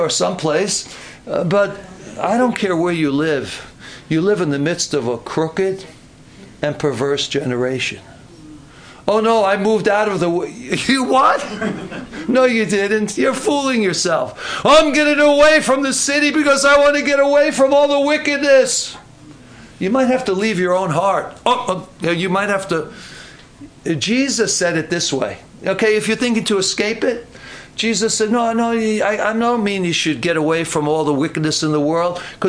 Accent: New York City, New York, United States; he said he was a little bit afraid of me when he heard I was from New York City

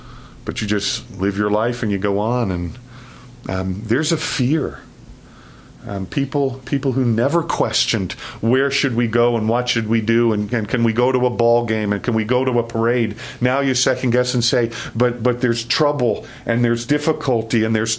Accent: New York City, New York, United States; I grew up in New York City, Queens, but lived the past 26 years just right outside New York City

